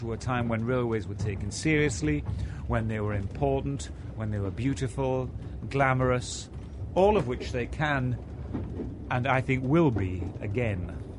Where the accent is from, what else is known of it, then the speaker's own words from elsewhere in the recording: York, Yorkshire and the Humber, United Kingdom; If I was bored, I grew up in York, I'd just go to London, say, Dad, I'm off to London, and he wouldn't bat an eyelid.